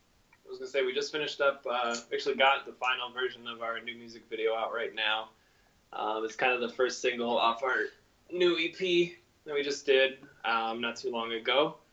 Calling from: Binghamton, New York, United States; We are in... technically Binghamton, New York right now. Kind of like upstate area.

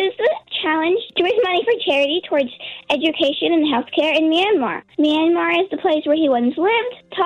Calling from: Bethany, Oregon, United States; I'm calling from Bethany.

